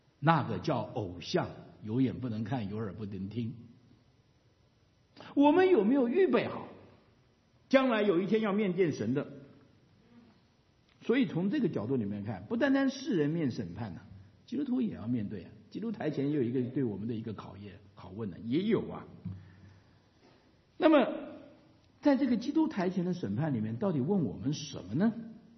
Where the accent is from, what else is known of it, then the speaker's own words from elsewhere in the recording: China; 我们中国人喜欢讲一句话叫做神不知鬼不觉啊。